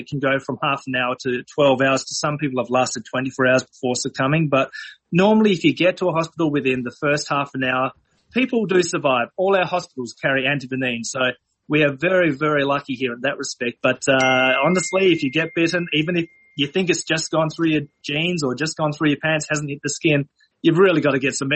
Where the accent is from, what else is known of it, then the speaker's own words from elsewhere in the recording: Adelaide, South Australia, Australia; moved away; when I lived back in my hometown, Adelaide, where we did have a swimming pool